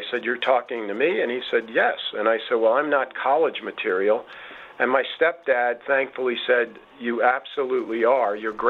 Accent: Long Island, New York, United States; His job when I was growing up in Long Island was driving a truck

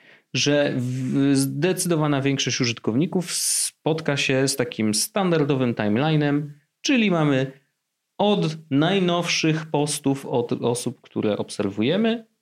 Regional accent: Warsaw, Masovian Voivodeship, Poland; jesteśmy z Warszawy.

